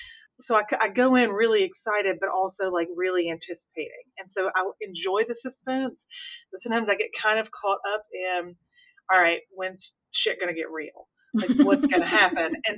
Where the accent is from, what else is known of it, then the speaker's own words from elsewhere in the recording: the South, United States; I am a Christian, and growing up in the South, around a lot of Baptists and other evangelicals